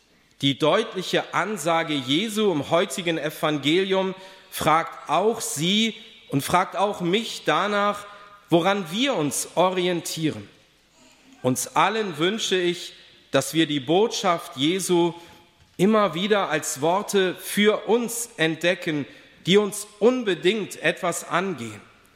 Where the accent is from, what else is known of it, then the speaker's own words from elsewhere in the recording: Stade, Lower Saxony, Germany; In meiner Kindheit gab es während der Ferienfreizeiten meiner Heimatgemeinde Stade immer den Workshop Sparschweine basteln.